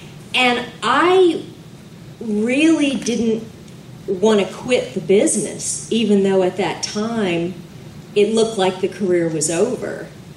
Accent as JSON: {"language": "English", "town": "Hollywood", "region": "California", "country": "United States", "tie": "born or raised there", "said": "I grew up in Hollywood, went to school at the studios, did some incredible shows."}